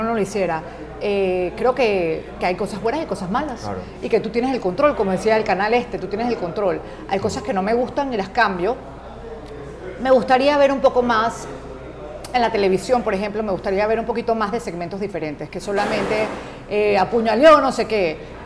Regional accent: Panama; Yo soy panameña, tú también

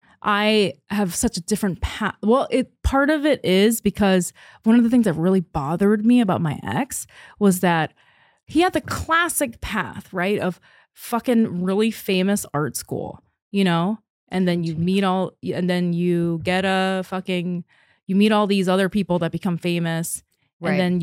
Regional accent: South Korea; Like from growing up in Korea

